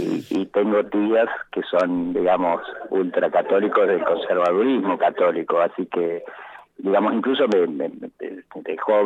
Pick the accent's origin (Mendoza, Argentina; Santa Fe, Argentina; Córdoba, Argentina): Córdoba, Argentina; born there; Sí, nací en Córdoba, en realidad en Lanjunes, digamos, Lanjunes se llama. Se le decía así, Lanjunes y Fojoroay. Es un pueblo humilde, es conocido por el cabrito. Mi abuelo tenía panadería.